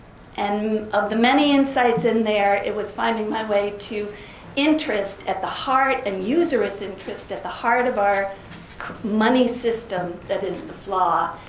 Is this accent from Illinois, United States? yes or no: yes; Illinois, United States; I come from Central Illinois